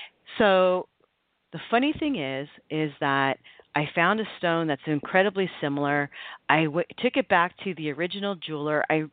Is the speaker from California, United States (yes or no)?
yes; Oakland, California, United States; I come from Oakland, but my family comes from the island of Java in Indonesia.